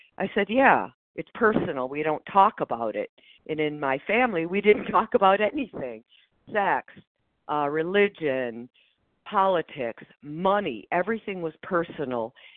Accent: Michigan, United States; I'm from Michigan, and I rarely share, and so I'm pushing myself today.

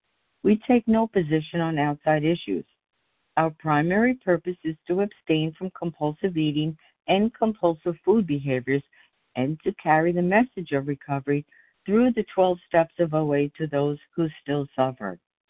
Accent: New York, United States; I'm from New York.

